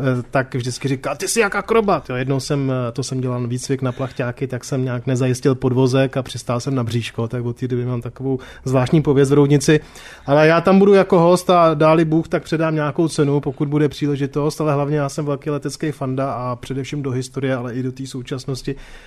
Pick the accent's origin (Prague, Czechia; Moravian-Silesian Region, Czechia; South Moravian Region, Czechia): Prague, Czechia; já jsem vyrůstal v Praze v jednom činžáku